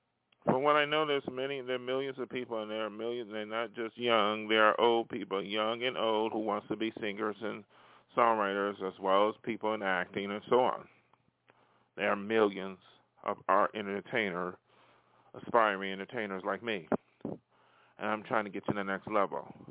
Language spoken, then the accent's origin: English; Buffalo, New York, United States; now in Hollywood, United States; he came from my hometown, he made it out here, okay.